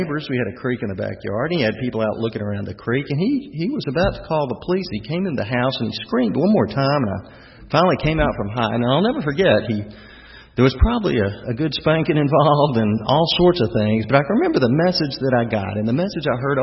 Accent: Atlanta, Georgia, United States; And, you know, we're here in Atlanta, and I grew up in Atlanta.

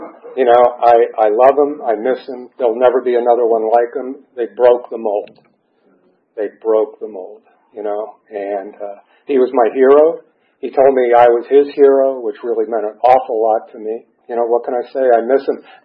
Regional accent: New York, United States; me, a New York boy.

